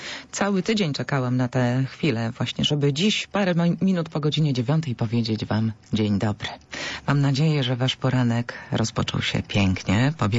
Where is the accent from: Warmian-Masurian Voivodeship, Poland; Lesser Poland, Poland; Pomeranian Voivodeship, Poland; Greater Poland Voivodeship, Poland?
Greater Poland Voivodeship, Poland; Poznań; I my, poznaniacy, Wielkopolanie